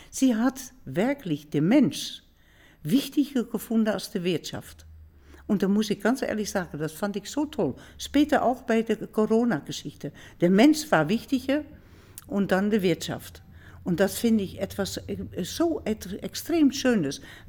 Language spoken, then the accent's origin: German; Netherlands; German is a second language; weil ich bin ja als Niederländerin damals also in eingeladen gewesen von der russischen Botschaft.